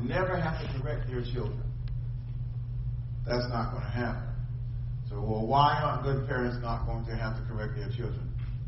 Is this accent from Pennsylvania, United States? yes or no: yes; Philadelphia, Pennsylvania, United States; When I was growing up in Philly, I was in high school.